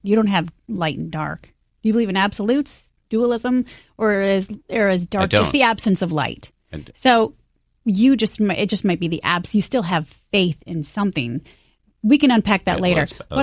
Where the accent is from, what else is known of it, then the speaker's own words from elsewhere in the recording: Michigan, United States; Where I'm from. I'm from Michigan. So I'll go to the beach and I can feel my hands in the sand and I can hear the seagulls